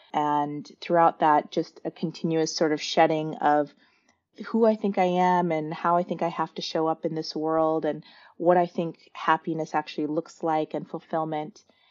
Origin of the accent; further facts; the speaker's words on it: South Dakota, United States; also born or lived in Seattle / San Francisco Bay Area; So I grew up in the Midwest. Initially, South Dakota, very rural.